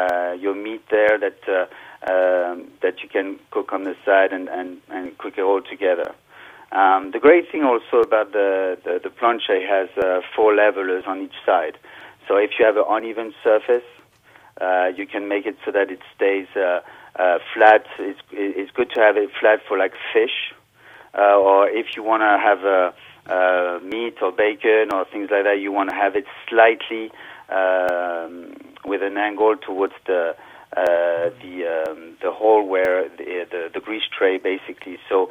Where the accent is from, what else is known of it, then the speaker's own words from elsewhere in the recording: Bidart, Nouvelle-Aquitaine, France; English is a second language; now in United States; Yes, I come from the French side. It's a small village called Bidart.